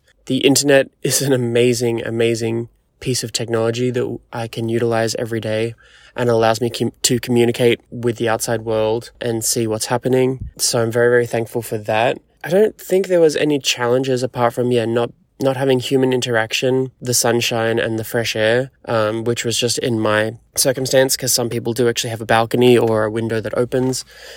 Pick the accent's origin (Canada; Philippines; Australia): Australia; back in my home country, in my home city.